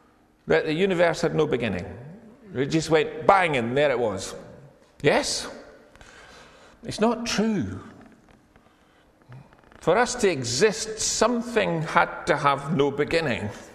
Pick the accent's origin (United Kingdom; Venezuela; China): United Kingdom; Edinburgh, Scotland; Scottish. Well, I'm very Scottish. But I'm descended from a Perth fishmonger. Now, I was brought up in a big council estate on the south side of Edinburgh.